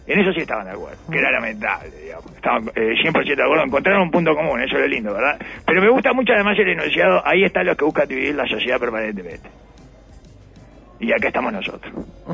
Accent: Canary Islands, Spain; Como nosotros, sí, como nosotros, como los canarios, en general, ¿verdad?

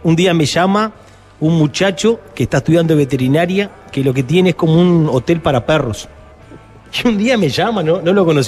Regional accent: Flores, Uruguay; Yo estudié en Montevideo 6 años, soy de Flores, mi esposa acá, tengo hijos también, estoy radicado.

